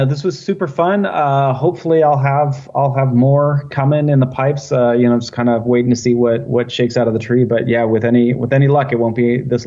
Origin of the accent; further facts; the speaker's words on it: California, United States; also born or lived in Oregon; And I grew up in Northern California. I went to college in Oregon, so I spent a lot of times, you know, driving up and down I-5 past Mount Shasta.